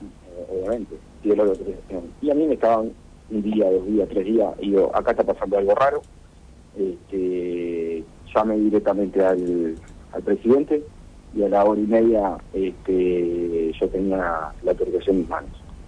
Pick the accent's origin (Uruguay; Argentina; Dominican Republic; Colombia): Uruguay; moved away; No, yo soy uruguayo, yo trabajo acá en Europa hace tiempo, estamos cerrando varias operaciones acá en Italia, y he trabajado en Estados Unidos también.